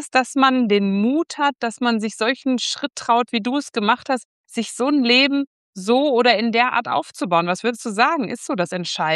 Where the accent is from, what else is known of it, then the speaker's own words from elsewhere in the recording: Kamen, North Rhine-Westphalia, Germany; ich komme ursprünglich aus Kamen übrigens, das ist gar nicht so weit vom Emsland entfernt.